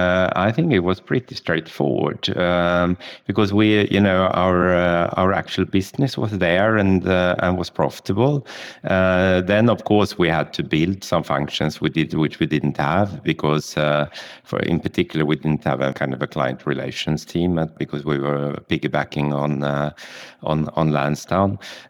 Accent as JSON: {"language": "English", "country": "Sweden", "moved": "as an adult", "said": "first in my home country, Sweden"}